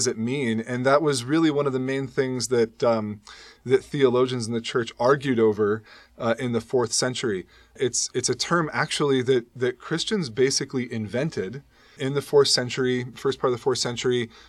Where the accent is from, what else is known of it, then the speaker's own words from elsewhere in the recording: Portland, Oregon, United States; Before that, I grew up in Portland, Oregon.